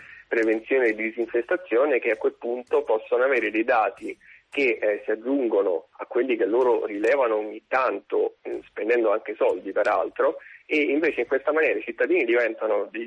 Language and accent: Italian; Rome, Lazio, Italy; io vengo da Roma e ho origini dell'Agro Pontino